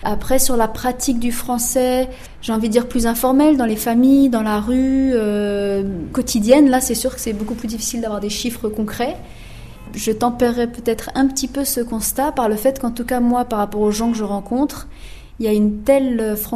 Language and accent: French; Côte d’Ivoire; also born or lived in Lebanon; Moi, je suis née au Liban pendant l'invasion israélienne. Donc en 1978, bien sûr, on est reparti en Afrique et voilà, j'ai vécu mon enfance en Côte d'Ivoire.